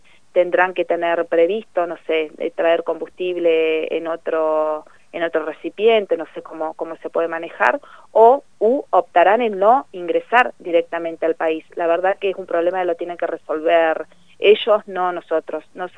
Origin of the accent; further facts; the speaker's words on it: Neuquén, Argentina; como argentinos y como neuquinos